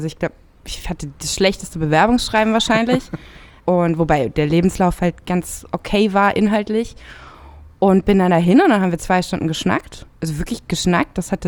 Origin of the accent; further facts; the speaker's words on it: Rhineland-Palatinate, Germany; Aber ich bin in der Pfalz groß geworden.